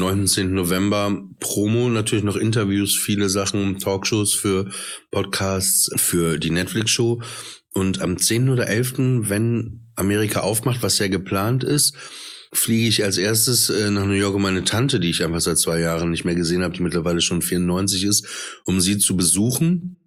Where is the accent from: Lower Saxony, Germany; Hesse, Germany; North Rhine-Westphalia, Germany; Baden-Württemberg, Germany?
Lower Saxony, Germany; Papenburg; St. Martin, das war bei uns in Papenburg im Emsheim, war so, weil ich wohnte relativ, also in der Innenstadt.